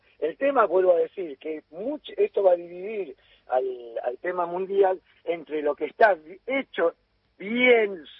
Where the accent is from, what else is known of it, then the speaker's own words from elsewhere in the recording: Argentina; Y confundimos este temita que, como buenos argentinos, de la viveza criolla